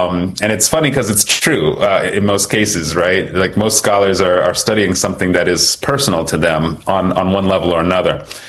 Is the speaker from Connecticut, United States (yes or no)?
yes; Manchester, Connecticut, United States; So I was born in Manchester, Connecticut, to a white American mother and a black Kenyan father.